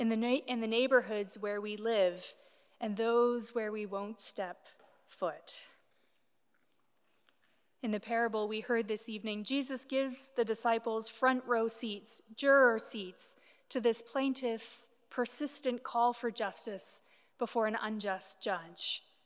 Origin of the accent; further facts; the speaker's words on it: Canada; It is my duty as a Canadian citizen to urge you to please exercise your right to vote.